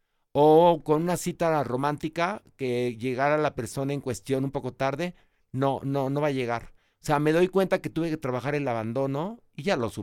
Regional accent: Mexico; De niño aquí en México vi obras musicales maravillosas.

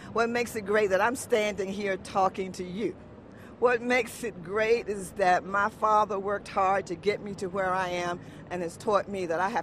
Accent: Chesapeake, Virginia, United States; I'm from Chesapeake, and what's great about Chesapeake is that we are a very inclusive and very diverse city.

